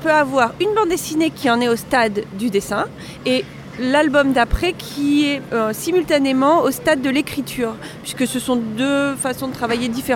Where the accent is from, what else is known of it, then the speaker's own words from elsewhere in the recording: Île-de-France, France; Je suis originaire de région parisienne.